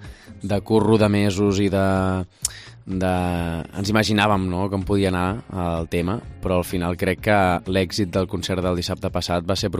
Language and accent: Catalan; Sabadell, Catalonia, Spain; also born or lived in Barcelona / Sant Quirze del Vallès; Sí, vaig néixer a Barcelona, però bueno, he viscut una miqueta custòdia compartida, no? Cap aquí, cap allà, de Sant Quirze a Sabadell, al Vallès Occidental.